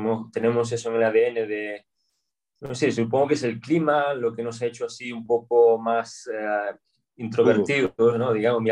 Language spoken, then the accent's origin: Spanish; Rianxo, Galicia, Spain; Yo soy de un pueblo que se llama Rianxo, está en la provincia de La Coruña, haciendo casi frontera con Pontevedra, a una media hora de Santiago de Compostela en coche. En el comienzo de la Ría de Arousa, es donde el río entra en el mar.